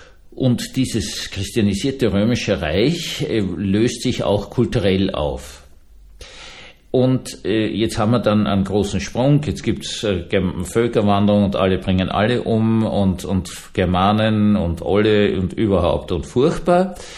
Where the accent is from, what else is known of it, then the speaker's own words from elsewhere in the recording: Vienna, Austria; Als Wiener ist man immer ganz stolz drauf